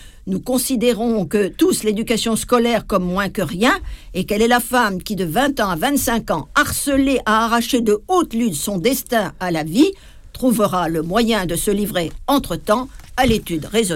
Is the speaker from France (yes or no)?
yes; Paris, Île-de-France, France; moi, je suis parisien, je peux m'occuper de tout ça.